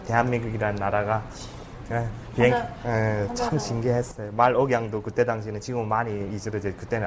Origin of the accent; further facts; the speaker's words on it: North Korea; now in South Korea; 북한에서 왔다고